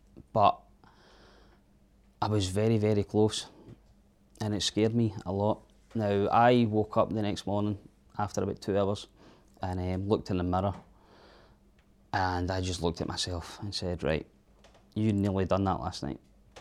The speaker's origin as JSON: {"language": "English", "town": "Arbroath", "region": "Scotland", "country": "United Kingdom", "tie": "born or raised there", "said": "we grew up in Arbroath, Red Lion Caravan Park. That to me was my safe haven, my safe place."}